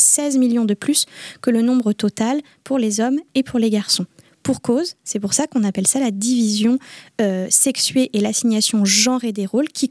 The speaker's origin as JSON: {"language": "French", "region": "Brittany", "country": "France", "said": "à quel point le sujet, sans mauvais jeu de mots, est brûlant dans notre région et spécifiquement chez nous en Finistère."}